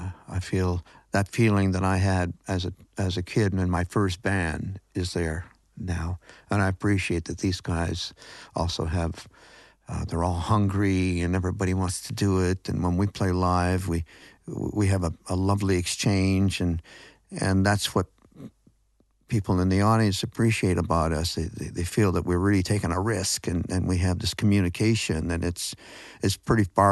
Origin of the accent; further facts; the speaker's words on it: Ontario, Canada; about the native community near where I grew up on the Grand River